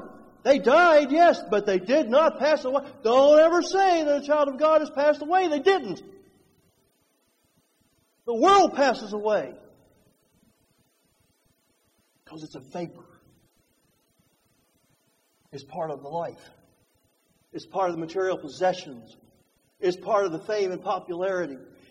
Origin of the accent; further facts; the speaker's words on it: West Virginia, United States; Now, you know, I'm from West Virginia, so don't hold that against me.